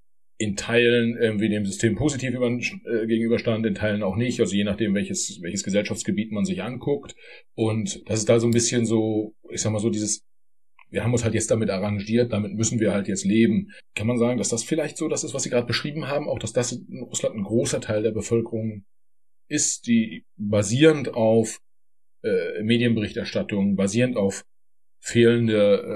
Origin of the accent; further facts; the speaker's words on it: Germany; also bin zumindest in meiner Jugend in der DDR aufgewachsen